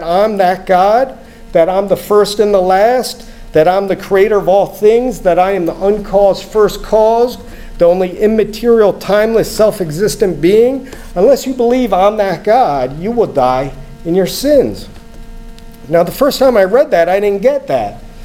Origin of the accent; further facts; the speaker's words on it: New Jersey, United States; I mean, we're both passionate, so sometimes, you know, we're from New Jersey. We're used to yelling at each other a little, but it's all in love.